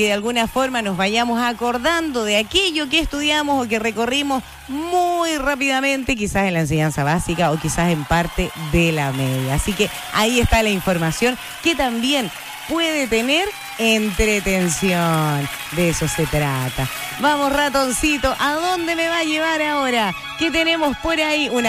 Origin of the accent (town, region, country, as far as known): Chile